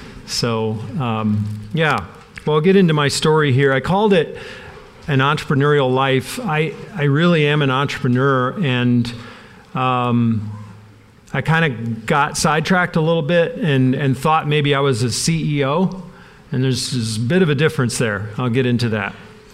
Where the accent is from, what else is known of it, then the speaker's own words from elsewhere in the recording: Dowagiac, Michigan, United States; also born or lived in Belleville; I grew up in Conservative Mennonite Conference. We were an outreach church up in Dowagiac, Michigan. I was born in Belleville. My dad was a teacher at Belleville Mennonite, and we moved to Dowagiac, Michigan, just north of here.